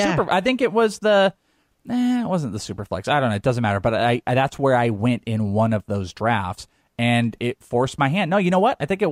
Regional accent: Wales, United Kingdom; I'm Welsh.

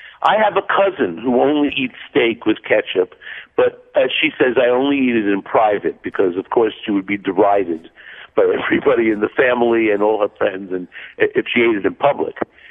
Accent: Brooklyn, New York, United States; And also, I grew up in the next neighborhood from you. You're from Canarsie. I'm from Marine Park.

